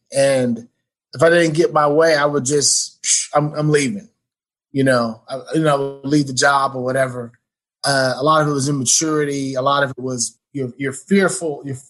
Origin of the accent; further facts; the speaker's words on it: New York, United States; I was learning how to be a sports writer because I'm in Texas, I'm from New York.